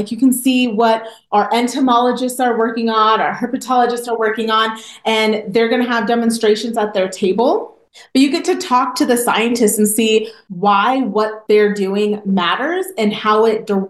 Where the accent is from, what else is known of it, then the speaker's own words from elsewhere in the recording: Las Vegas, Nevada, United States; It's so funny because I'm from Vegas and I'm like, I only know things by landmarks.